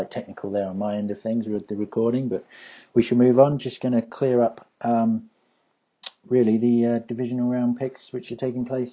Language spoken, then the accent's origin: English; United Kingdom; this intrigue as a British fan is trying to watch something that's almost exotic to us.